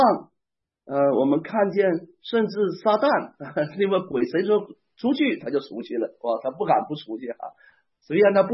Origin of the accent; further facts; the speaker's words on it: Northeast China, China; 我们东北人常常讲要有底气